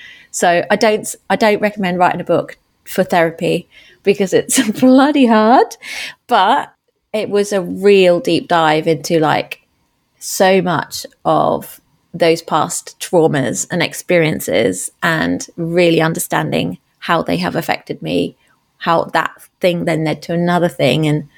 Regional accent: Germany; born there; English is a second language; I was born in Germany and English wasn't my first language.

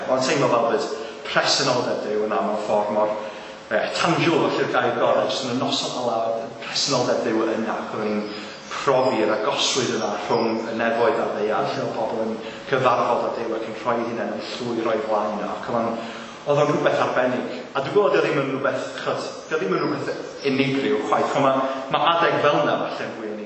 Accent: Bala, Wales, United Kingdom; nes i symud lawr i'r Bala wedyn. So dyna lle dwi'n deitha pobol, dwi o'r Bala, chos dyna lle dwi'n tyfu fyny go iawn. A ie, tyfu fyny yn yr Bala, ie.

